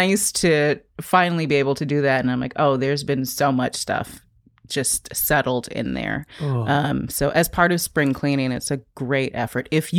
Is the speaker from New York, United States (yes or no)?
yes; New York City, New York, United States; I grew up in the Chelsea Hotel, which just reopened.